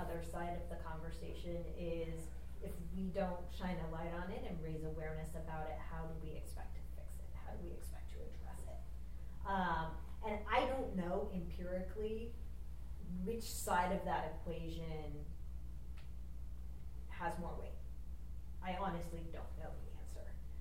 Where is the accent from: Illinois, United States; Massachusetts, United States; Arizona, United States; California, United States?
California, United States; Irvine; because I grew up in Irvine and I really wasn't aware of it.